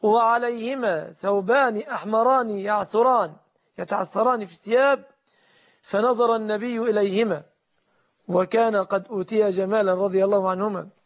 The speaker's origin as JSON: {"language": "Arabic", "country": "Egypt", "said": "في بلادنا مصر"}